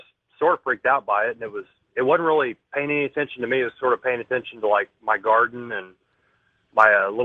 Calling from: Missouri, United States; Missouri.

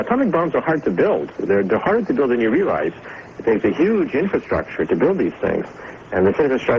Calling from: Manhattan, New York, United States; I'm speaking from Manhattan right now

